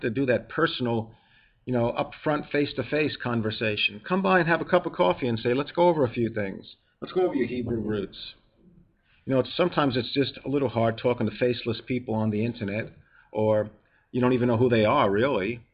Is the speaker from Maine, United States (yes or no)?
no; New York, United States; sometimes I'm from New York and I do go a little quick.